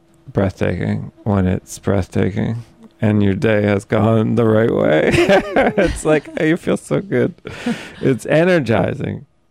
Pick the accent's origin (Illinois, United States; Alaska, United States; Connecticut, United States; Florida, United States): Connecticut, United States; And I have to tell you, I'm from Connecticut. She's also from Connecticut. And we used to bond together about how we were shaped by the perverse notions of the conservative hills of Connecticut.